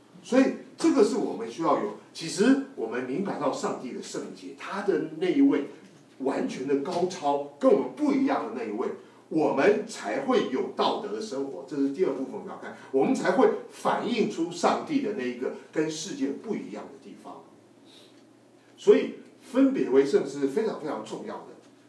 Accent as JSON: {"language": "Chinese", "country": "China", "said": "其实我们中国人都不懂得休假，老实说"}